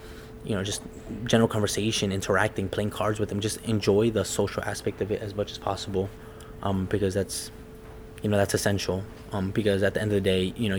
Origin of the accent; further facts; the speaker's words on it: United States; born there; You know, I was born here in the United States. I'm American for the most part, right?